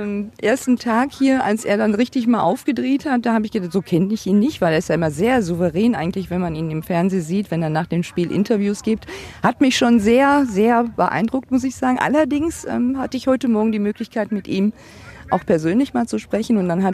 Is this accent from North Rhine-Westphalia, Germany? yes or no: yes; Essen, North Rhine-Westphalia, Germany; Gruß an meine Heimatstadt Essen. Jetzt aus Bad Griesbach hier am Trainingscamp. Bin gebürtig aus Essen